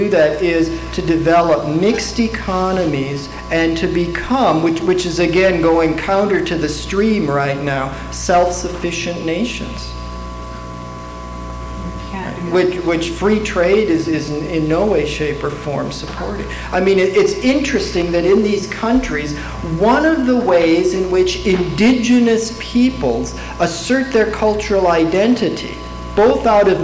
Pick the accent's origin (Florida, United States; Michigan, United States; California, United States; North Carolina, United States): Michigan, United States; Frankenmuth; no, I'm from Michigan.